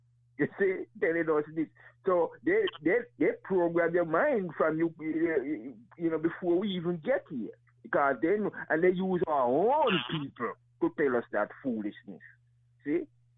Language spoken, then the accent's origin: English; Jamaica; now in United States; I remember when I was coming from Jamaica here, and we went to the embassy.